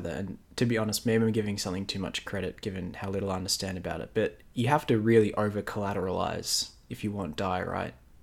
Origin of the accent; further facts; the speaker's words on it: Australia; Because I just find him so interesting as an Australian